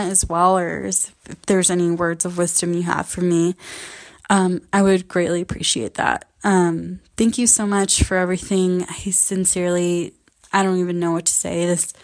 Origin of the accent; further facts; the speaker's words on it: Northwest, United States; I'm going to be moving with my boyfriend to the Southwest, and I'm from the Northwest